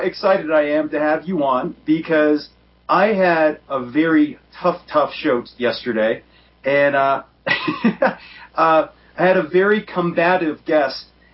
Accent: Florida, United States; Yeah, like I'm from Florida

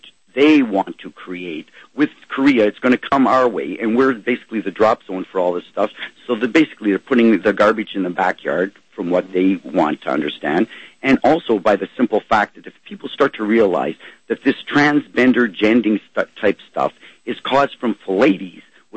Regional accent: Sudbury, Ontario, Canada; now in Ottawa, Canada; I'm actually from Sudbury, and I'm moved here to Ottawa.

